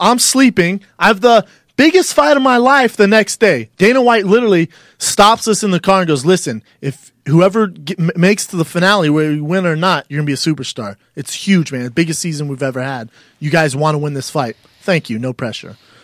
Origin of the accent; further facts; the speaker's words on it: England, United Kingdom; Born and raised in England.